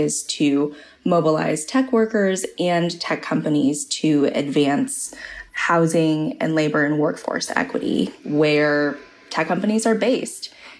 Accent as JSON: {"language": "English", "region": "California", "country": "United States", "said": "I hail from the Bay Area in California originally."}